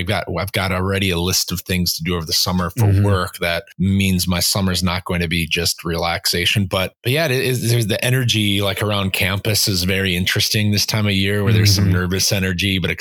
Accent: Minnesota, United States; And as a Minnesotan, again, I can't help but mention the weather, but not the weather here.

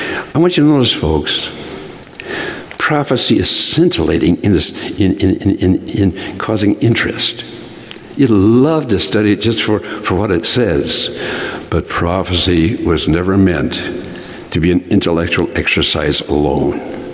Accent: Minnesota, United States; Now, some of us grew up in northern climes. I grew up in Minnesota. The nights were interminable.

